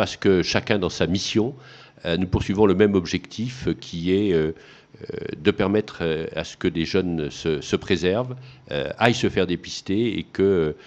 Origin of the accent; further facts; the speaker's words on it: Provence-Alpes-Côte d'Azur, France; même si ce n'est pas chez nous, dans les Alpes-de-Haute-Provence, même si ce n'est pas chez nous en France